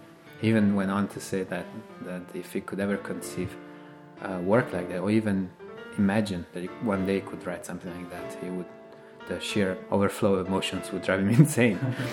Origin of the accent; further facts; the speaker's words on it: Italy; English is a second language; The second part is dedicated to my home country of Italy.